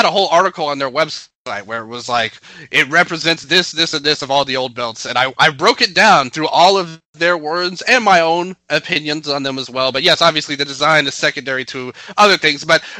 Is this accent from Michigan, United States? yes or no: no; Memphis, Tennessee, United States; And everybody knows I'm from Memphis, and my whole family is from the area, so I brought it back.